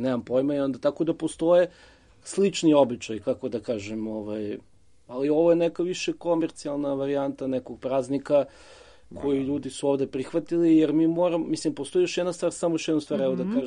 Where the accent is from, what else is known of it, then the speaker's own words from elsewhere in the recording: Vojvodina, Serbia; ili kod nas u Vojvodini, recimo ja sećam kao klinac, da postoje običaj da ljudi maskira